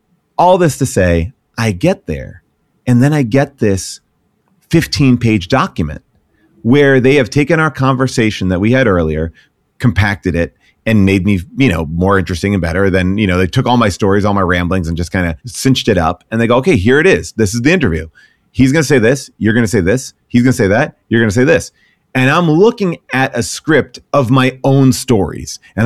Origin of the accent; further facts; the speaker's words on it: New York, United States; now in Los Angeles, United States; because I am a New Yorker. I grew up in Long Island. My dad lives in Queens. I have been a New Yorker for many parts of my life.